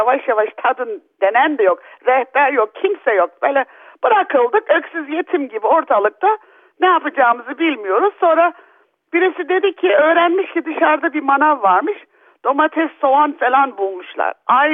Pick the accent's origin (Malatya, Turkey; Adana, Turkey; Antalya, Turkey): Adana, Turkey; moved away; Hatta yaşlılığımda er ya da geç ben bu Adana'da yaşamalıyım. Çünkü benim kalbim orada. Neden orada? Çünkü orada doğdum, büyüdüm. Akrabalarım hala birçoğu orada.